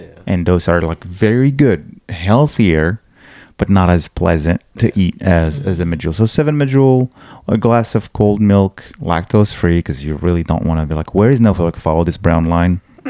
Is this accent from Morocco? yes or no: yes; Morocco; I grew up in Morocco.